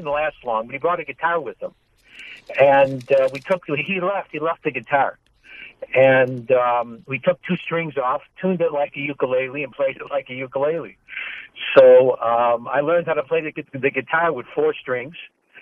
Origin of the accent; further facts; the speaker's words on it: Detroit, Michigan, United States; I grew up in Detroit and went to Yeshiva Beis Yehuda till I was 13, and then went to Neri Yisrael in Baltimore for a year and a half.